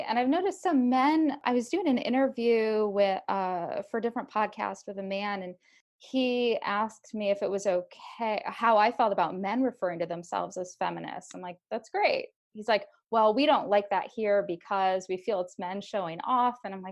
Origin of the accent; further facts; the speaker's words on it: Sandusky, Ohio, United States; And I was once on a bus in Bologna, of all places, and someone overheard me talking with someone that I was from Sandusky